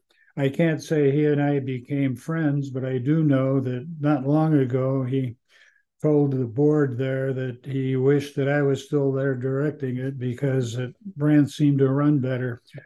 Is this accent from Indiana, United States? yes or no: yes; Seymour, Indiana, United States; there was a secretary in our building who heard that I was from Seymour or near Seymour